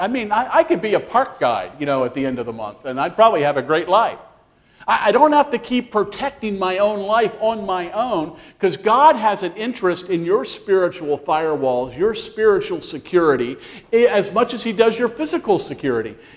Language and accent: English; Switzerland; I'm from Switzerland.